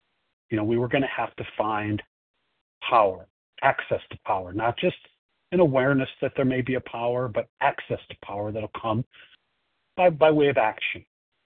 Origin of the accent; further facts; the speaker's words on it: Chicago, Illinois, United States; I am from Chicago, and I will be the host for the presentation today.